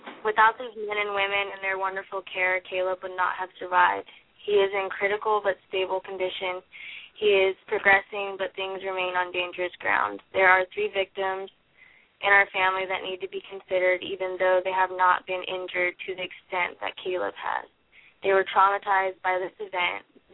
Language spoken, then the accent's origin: English; Colorado, United States; First of all, I just wanted to send some love to my home state of Colorado.